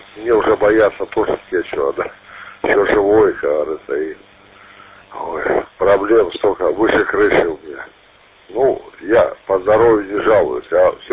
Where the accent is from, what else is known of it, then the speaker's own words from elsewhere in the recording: Donbas, Ukraine; Мы с Донбасса.